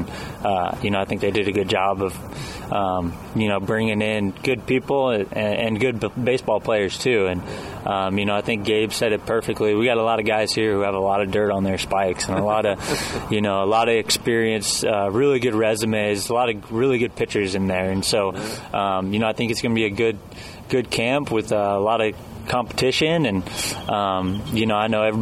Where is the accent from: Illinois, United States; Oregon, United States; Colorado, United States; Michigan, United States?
Colorado, United States; Denver; growing up in Denver, you know, baseball is not a very big sport.